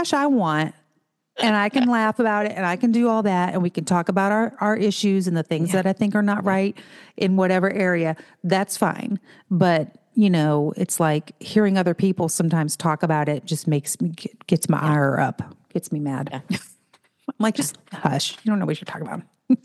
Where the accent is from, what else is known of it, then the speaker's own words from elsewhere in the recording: St. Louis, Missouri, United States; I've been born and raised in St. Louis, you know, county and U City, and then now out here more in the county a little bit.